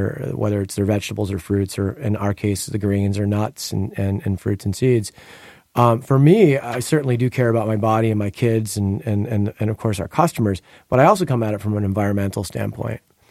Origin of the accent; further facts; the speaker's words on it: New York, United States; look, I grew up near the Hudson River.